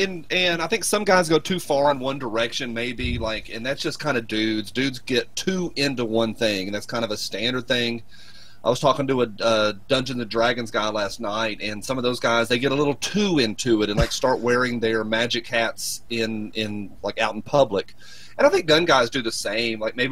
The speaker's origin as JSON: {"language": "English", "region": "the South", "country": "United States", "tie": "born or raised there", "said": "I grew up in the South, mm-hmm. So everybody in the South grew up around firearms."}